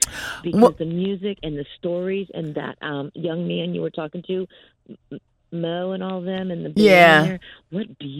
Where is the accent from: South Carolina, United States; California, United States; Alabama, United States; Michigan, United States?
Alabama, United States; I was born and raised in Alabama.